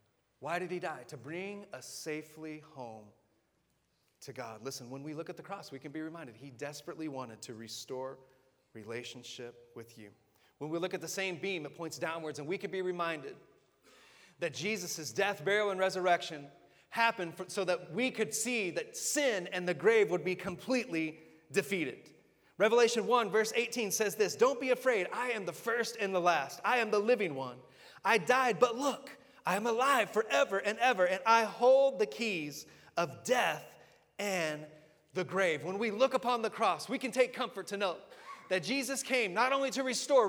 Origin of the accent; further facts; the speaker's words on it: Texas, United States; And I'm from Texas, so I can get away with what I'm about to do.